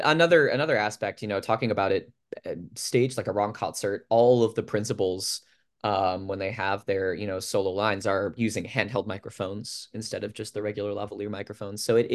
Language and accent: English; Fairfax, Virginia, United States; This is essentially a hometown show for me. I grew up in Fairfax